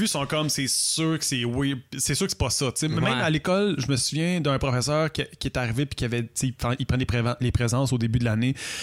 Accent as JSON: {"language": "French", "region": "Quebec", "country": "Canada", "said": "je viens du West Island. Puis dans le West Island, tu sais, on était vraiment une minorité de Québécois"}